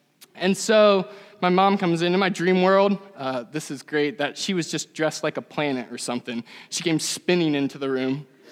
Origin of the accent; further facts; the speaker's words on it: Ashland, United States; But anyway, I'm from Ashland originally. I grew up around here